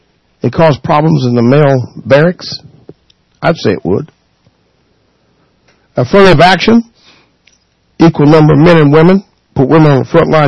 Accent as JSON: {"language": "English", "country": "United States", "said": "I'm pro-American. I'm American."}